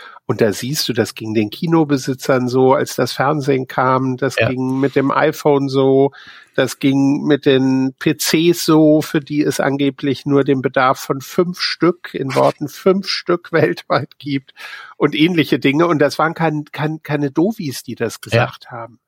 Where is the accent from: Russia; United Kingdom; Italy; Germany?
Italy; first language Italian; German is a second language; aber ich bin Italienerin als Muttersprachlerin. Ich kann das im Deutschen nicht so gut.